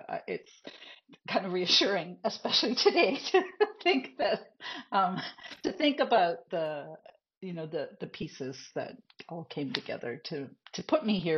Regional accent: Nova Scotia, Canada; I'm from the East Coast. I grew up in Nova Scotia, and I feel like the wind blew me here.

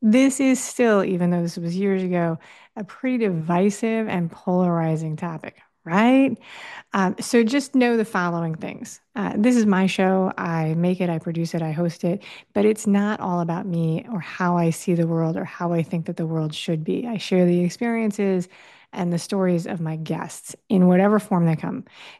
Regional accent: New York City, New York, United States; I grew up in partially in New York City, so I love many things Jersey.

